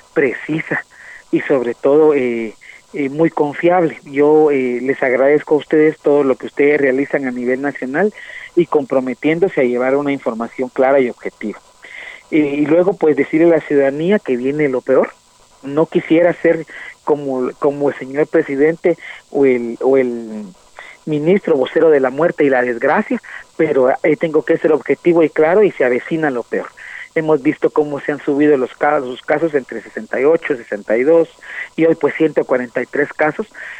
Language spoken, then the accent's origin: Spanish; Guatemala; seguramente saldremos de esta como guatemaltecos, porque Guatemala ha sufrido diferentes desgracias